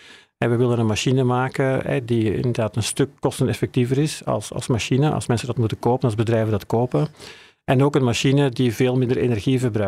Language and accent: Dutch; Belgium; now in Netherlands; Zoals je kan horen, kom ik uit België. Maar ik werk al 10 jaar hier in Nederland.